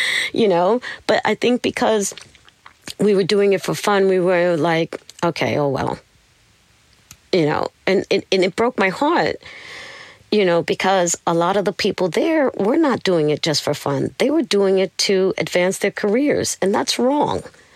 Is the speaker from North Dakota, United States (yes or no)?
no; Brooklyn, New York, United States; I said, yeah, I'm from Brooklyn.